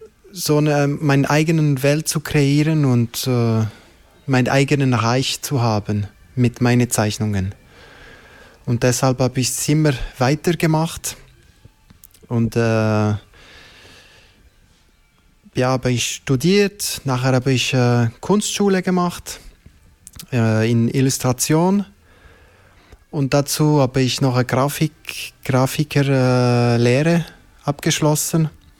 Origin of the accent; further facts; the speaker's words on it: Montreux, Vaud, Switzerland; now in Bern, Switzerland; Ich komme ursprünglich aus Montreux, aus Waadtland. Ich bin dort aufgewachsen. Und dort habe ich angefangen zu sprayen. Und seit 10 Jahren bin ich hier auf Berner Region angekommen